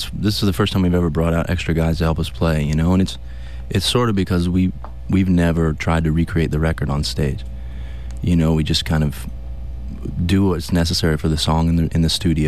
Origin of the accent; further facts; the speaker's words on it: Akron, Ohio, United States; my first memories of growing up in Akron, Ohio